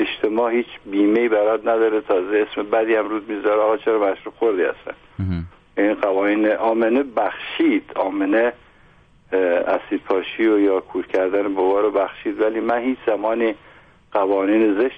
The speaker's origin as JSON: {"language": "Persian", "country": "Iran", "said": "من ایرانی هستم که حدوداً 16 سال پیش در ایران در یک مهمانی به دنبال مصرف همین عرقای دستساز در ایران مسموم شدم"}